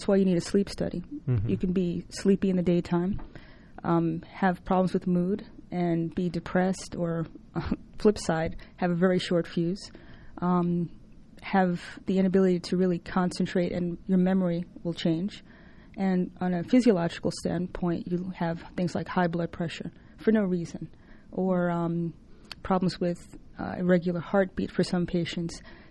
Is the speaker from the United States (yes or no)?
yes; New York, United States; now in Atlanta, United States; I'm initially from New York. That's where I trained. And I moved to Atlanta back in 1998.